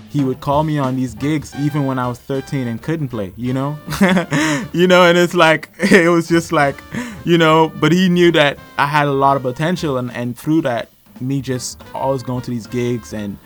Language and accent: English; Bahamas; me feeling sort of alone within my, you know, jazz discovery and musical journey on the whole growing up in the Bahamas.